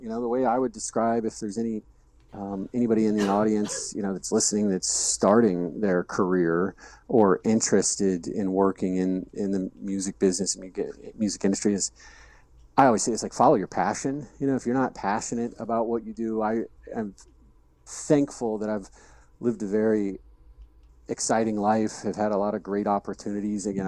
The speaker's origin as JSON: {"language": "English", "town": "St. Louis", "region": "Missouri", "country": "United States", "tie": "born or raised there", "said": "prior to that, like living in St. Louis, growing up in St. Louis"}